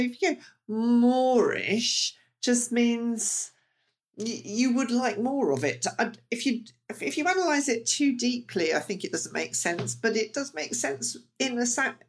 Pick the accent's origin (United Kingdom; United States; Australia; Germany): United Kingdom; So, I don't know, just take it as us British are being a little bit weird.